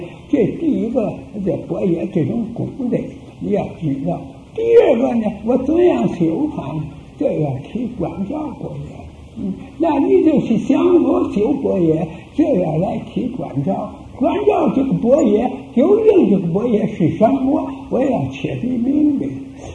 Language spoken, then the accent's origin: Chinese; China; 所以说除去我们中国人，无论哪里人都是贬低下贱的人